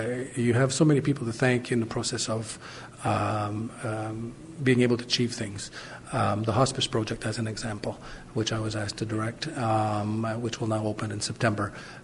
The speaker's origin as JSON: {"language": "English", "town": "Cornwall", "region": "Ontario", "country": "Canada", "tie": "born or raised there", "said": "I've born and raised in Cornwall"}